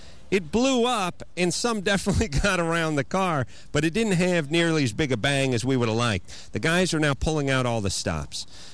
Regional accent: United States; I'm an American.

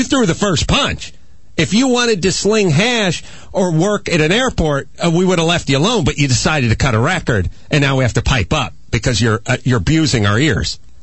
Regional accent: Reseda, California, United States; I'm from Reseda. Don't worry about it. Nothing rhymes with Reseda.

